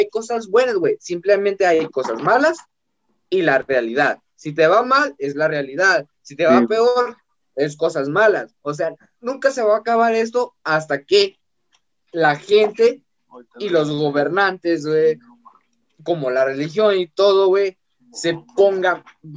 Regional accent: Mexico; born there; Nací aquí en México, mis padres son mexicanos, lo que quieras, güey.

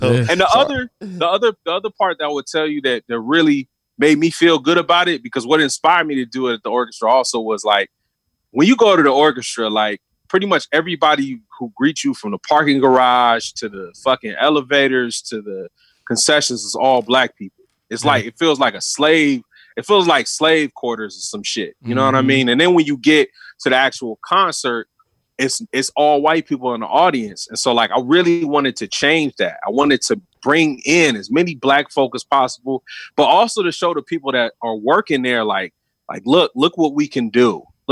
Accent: Chagrin Falls, Ohio, United States; That's one of the positives growing up in Chagrin Falls.

